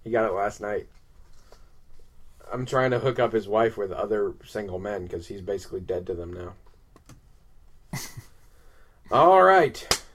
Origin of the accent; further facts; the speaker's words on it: United States; I've always been fond of hot dogs as much as any kid growing up in America.